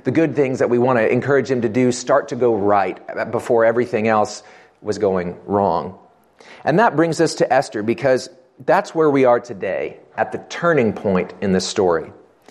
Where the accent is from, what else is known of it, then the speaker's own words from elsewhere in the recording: Indiana, United States; Growing up in Indiana, there's not a lot to do, and so I became a big movie fanatic.